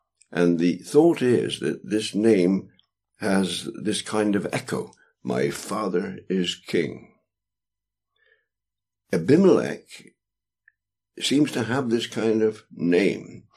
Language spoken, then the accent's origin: English; England, United Kingdom; I come from the United Kingdom, and of course, when I was born, England was at war in 1940.